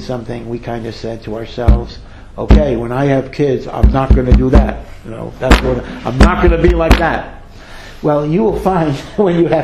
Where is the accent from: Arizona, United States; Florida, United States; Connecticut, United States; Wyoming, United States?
Connecticut, United States; Hartford; So I grew up in Hartford, Connecticut.